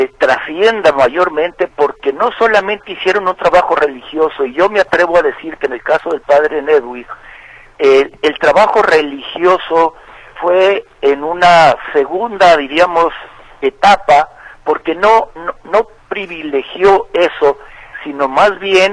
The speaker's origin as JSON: {"language": "Spanish", "town": "Huasabas", "region": "Sonora", "country": "Mexico", "tie": "born or raised there", "said": "en Huasabas, en mi pueblo"}